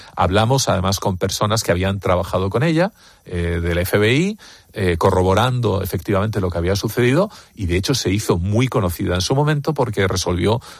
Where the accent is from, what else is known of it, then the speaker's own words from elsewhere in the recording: Spain; Soy el único español y el único no norteamericano